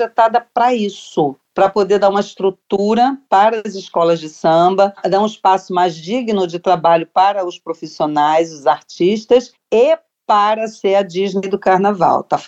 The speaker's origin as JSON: {"language": "Portuguese", "region": "Rio de Janeiro", "country": "Brazil", "tie": "born there", "said": "nasci no Morro da Mangueira, sempre desfilei"}